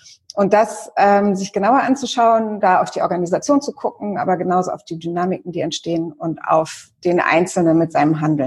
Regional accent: Heidelberg, Baden-Württemberg, Germany; ich erinnere mich an ein paar interessante Situationen am Neckar in Heidelberg, wo ich aufgewachsen bin, wo man schön gerade fahren kann.

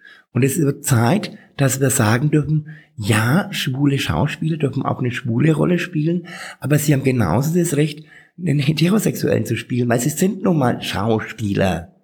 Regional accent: Bad Windsheim, Bavaria, Germany; Ich bin in Bad Windsheim aufgewachsen, das ist 50 Kilometer von hier, ein kleiner Ort mit damals 17.000 Einwohnern.

